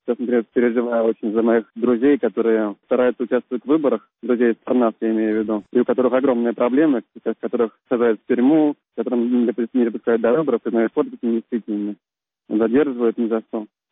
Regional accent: Russia; moved away as an adult; Я вырос в России и был окружен русскими людьми, которые прекрасной душой.

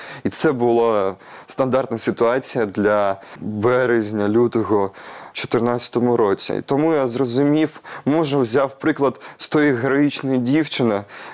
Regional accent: Crimea, Ukraine; first language Russian; Ukrainian is a second language; ми в Криму, ми, кримчани, які зростали на російській мові, в російському середовищі

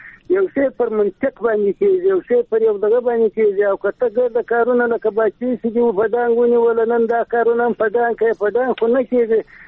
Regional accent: Helmand, Afghanistan; دلته خو زه په هلمند کې یم، زما خو خپل وطن دی،

